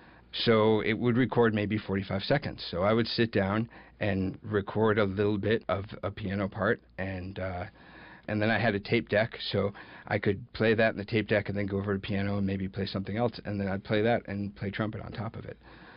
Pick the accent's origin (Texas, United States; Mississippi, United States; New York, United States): New York, United States; Ithaca; I grew up in Ithaca. I moved here right before kindergarten.